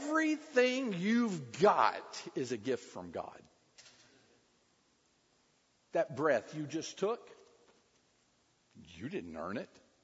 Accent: Tampa, Florida, United States; when I was a boy, I grew up here in Tampa.

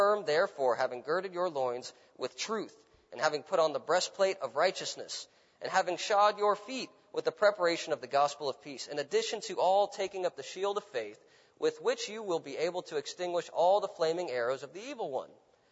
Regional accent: Jacksonville, Florida, United States; I grew up Muslim. I grew up in Jacksonville, Florida, a few hours north of here.

